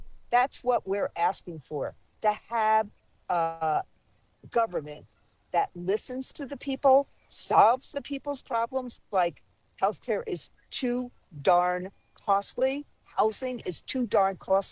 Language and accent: English; United States; I wear this American flag every day. Every day. I am an American. I am a proud American.